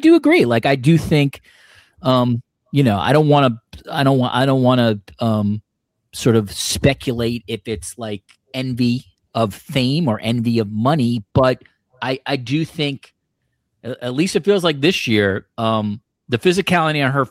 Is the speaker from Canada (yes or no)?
yes; Toronto, Ontario, Canada; my hometown Toronto